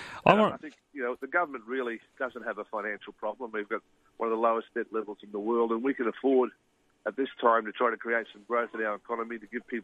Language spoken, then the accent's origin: English; Australia; So I've got a duty as an Australian really to stand up for our country and for our people, our way of life and the law.